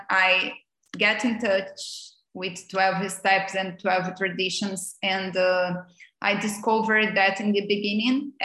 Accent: Brazil; I am from Brazil.

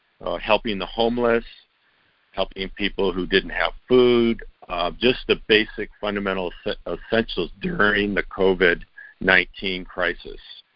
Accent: Seattle, Washington, United States; I'm a debtor from Seattle, Washington.

